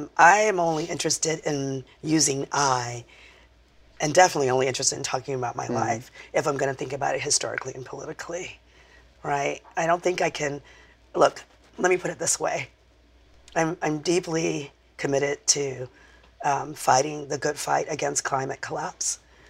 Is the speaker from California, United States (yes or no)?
yes; Compton, California, United States; born there; You know, I was born in Compton. I think that means something to me, right?